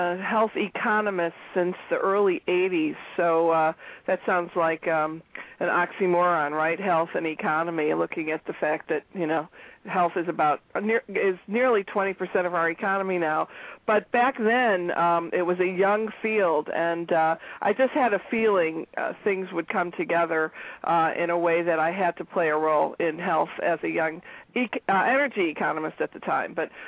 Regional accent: Michigan, United States; I grew up outside of Detroit, and you brought great PR to the Motor City

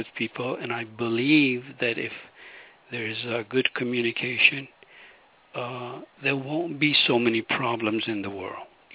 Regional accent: Iran; moved away; I can look at where I was living, you know, before I left Iran. By the way, I'm from Iran, you know, the title of the book says that.

